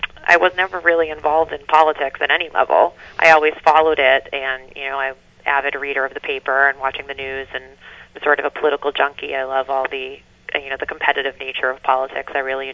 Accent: Manchester, Massachusetts, United States; also born or lived in Gloucester; I was born here in Gloucester. As were … And we lived here for a little bit in Magnolia. We moved to Manchester when I was in elementary school, and we lived there for 10 years.

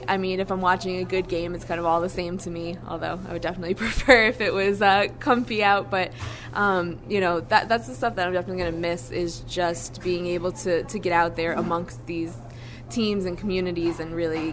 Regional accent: Massachusetts, United States; I grew up in Western Mass

